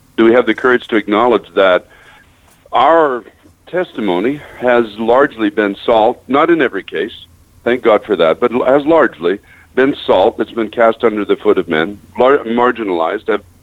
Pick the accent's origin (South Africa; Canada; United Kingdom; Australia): Canada; moved away as an adult; now in United States; now I came into this country as a Canadian. I've been here now 24 years. I'm now an American citizen.